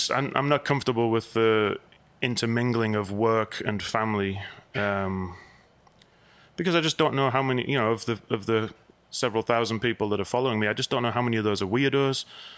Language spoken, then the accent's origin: English; England, United Kingdom; now in United States; Well, I was either living in the US or very, very... close to living in the US because that's when I moved here from England.